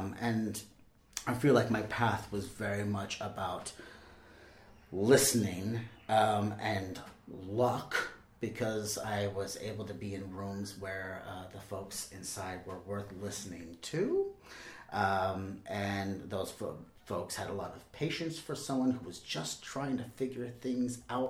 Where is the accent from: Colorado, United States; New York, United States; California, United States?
California, United States; Vallejo; I grew up in the North Bay, Vallejo, California.